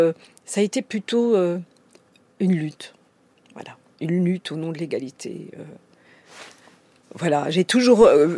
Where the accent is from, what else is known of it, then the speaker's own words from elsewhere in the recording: France; notre pays, c'est la France. Il n'y a pas de retour possible pour nous. Même si on aime le pays de ses aïeux, on est français, on se sent français.